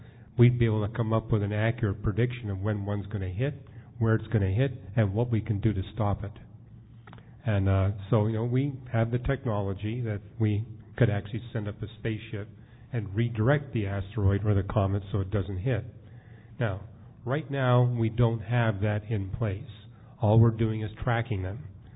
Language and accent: English; Canada; So, for example, I grew up in Canada.